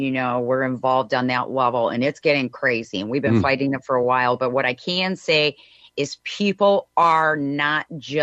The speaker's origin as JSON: {"language": "English", "region": "Michigan", "country": "United States", "said": "irritated about this election already in Michigan. So we have such a corrupt Secretary of State in my home state here."}